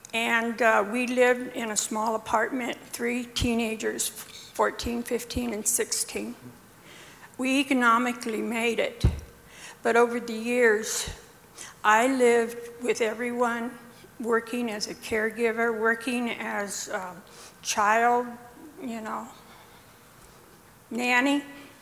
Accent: Buckeye, Arizona, United States; I come from Buckeye, Arizona.

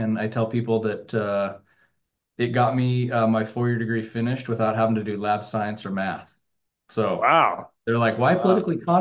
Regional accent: Gig Harbor, Washington, United States; I grew up in Gig Harbor. I've been here my whole life. I started going to school in Gig Harbor as a kindergartner.

